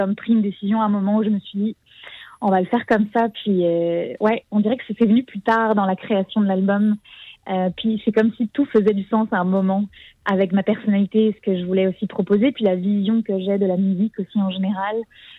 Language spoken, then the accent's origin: French; Lyon, Auvergne-Rhône-Alpes, France; moi, je viens de Lyon, en France, la ville de Lyon, puis elle aussi.